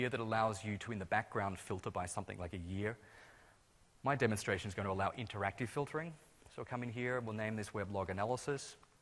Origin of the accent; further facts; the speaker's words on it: Victoria, Australia; My home state's Victoria